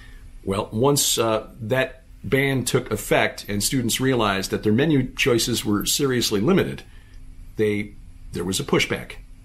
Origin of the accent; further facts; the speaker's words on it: Oklahoma City, Oklahoma, United States; from Oklahoma City.